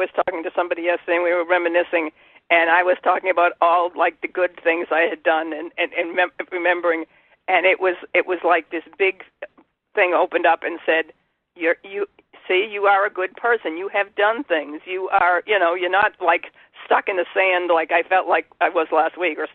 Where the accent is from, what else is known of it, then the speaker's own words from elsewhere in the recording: Ireland; I'm Irish